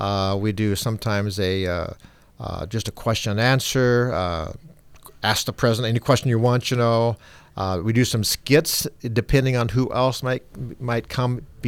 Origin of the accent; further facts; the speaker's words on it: Iowa, United States; I'm just a farm kid. I was raised in Southwest Iowa. When I went to college in Omaha, that was huge for me